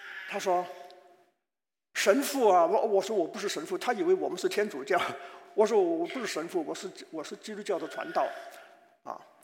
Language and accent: Chinese; Hong Kong; 我是个在香港长大的山东人呢。